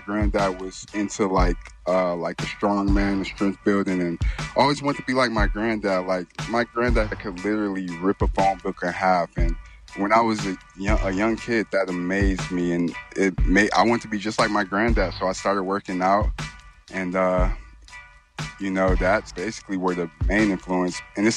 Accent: Detroit, Michigan, United States; I'm from Detroit, you know, the west side of Detroit. MSU grad, you know, the best school ever. But, yeah, I live in Arizona now

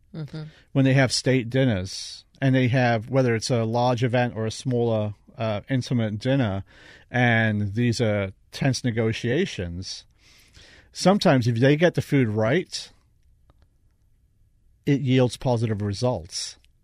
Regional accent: United States; 100% American pastry chef. I'm not a French-trained, European-trained, none of that. I am an American-trained, American-taught, and I'm a true American chef, as you can tell by my accent.

